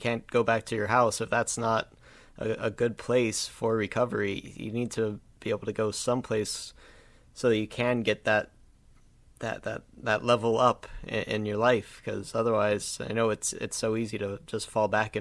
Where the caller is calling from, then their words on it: Miami, Florida, United States; I'm down in Miami, Florida.